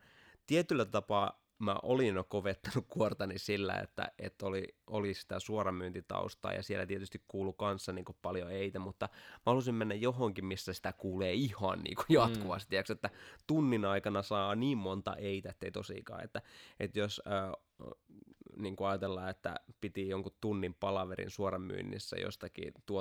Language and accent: Finnish; Multia, Central Finland, Finland; kun mä multialta kotoisin